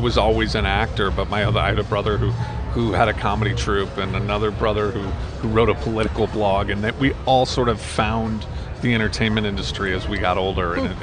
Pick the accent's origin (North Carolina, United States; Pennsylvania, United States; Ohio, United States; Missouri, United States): Missouri, United States; We grew up in Missouri, in the middle of the United States.